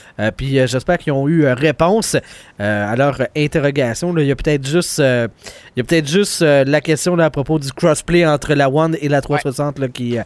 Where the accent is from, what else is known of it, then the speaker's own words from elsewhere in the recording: Quebec, Canada; parce que je viens moi-même du Lac-Saint-Jean.